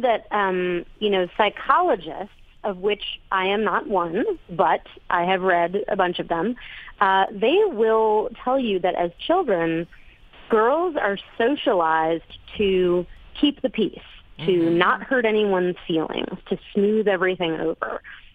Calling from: Las Terrenas, Samaná, Dominican Republic; I am in Las Terrenas in the Dominican Republic.

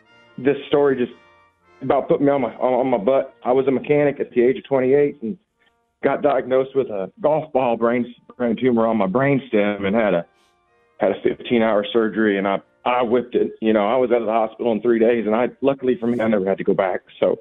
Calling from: Columbia, Missouri, United States; also born or lived in Kansas City; I'm listening from basically Columbia. I used to live in Kansas City.

